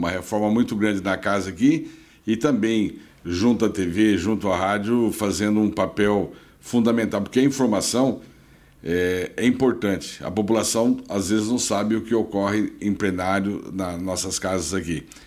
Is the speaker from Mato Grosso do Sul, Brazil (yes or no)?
yes; Corumbá, Mato Grosso do Sul, Brazil; especialmente da minha terra, Corumbá, Ladária, região pantaneira